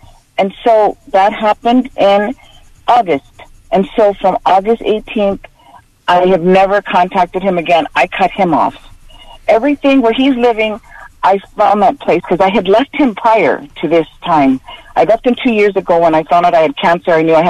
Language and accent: English; Hawaii, United States; And so I told my husband, I'm from Hawaii. So I told my husband, I need to go home.